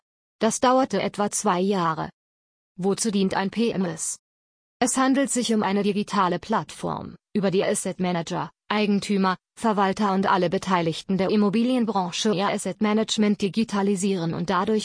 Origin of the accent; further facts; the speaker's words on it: Tunisia; moved away as an adult; now in Switzerland; Ich stamme ursprünglich aus Tunesien